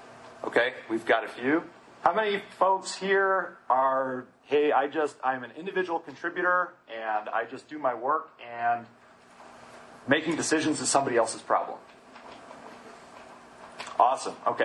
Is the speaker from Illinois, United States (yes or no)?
yes; Chicago, Illinois, United States; again. I'm from Chicago.